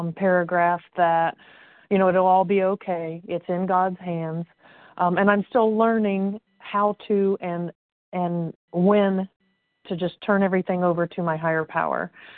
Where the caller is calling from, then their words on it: Indiana, United States; I'm calling from Indiana